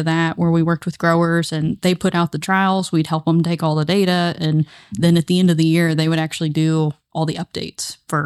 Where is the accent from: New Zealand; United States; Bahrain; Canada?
United States; Portland, Indiana; Okay, so I'm originally from Central Indiana. I grew up in Jay County around Portland.